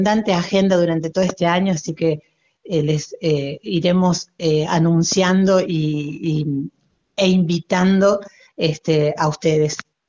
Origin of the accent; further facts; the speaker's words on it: Córdoba, Argentina; en eso también nosotros como argentinos tenemos que enorgullecernos y también como cordobeses